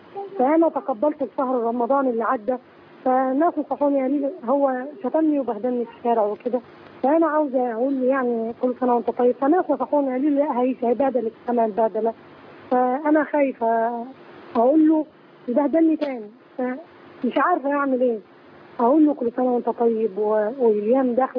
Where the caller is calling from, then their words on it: Asyut, Asyut Governorate, Egypt; أنا من أسيوط.